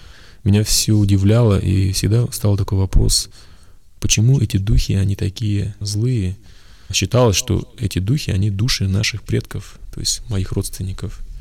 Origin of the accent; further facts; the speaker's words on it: Buryatia, Russia; Как любой бурят, я считал, что я буддист, потому что я бурят.